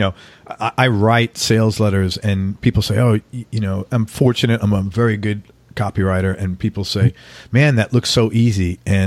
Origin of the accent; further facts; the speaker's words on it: New York, United States; Yeah, it's probably the thing I'm most grateful for growing up in New York.